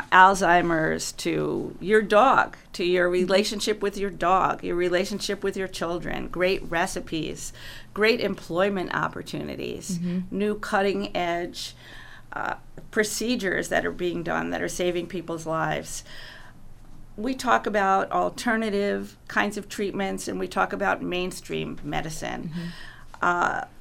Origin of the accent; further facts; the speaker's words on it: Buffalo, New York, United States; You don't say Amherst. You don't say Cheektowaga. You always say, I come from Buffalo.